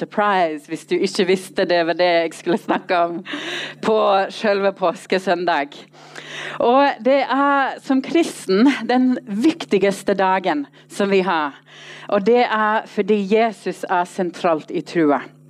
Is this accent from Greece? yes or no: no; Australia; Norwegian is a second language; now in Norway; Ja, jeg kommer fra Australia, men jeg har bodd her nå i snart 10 år.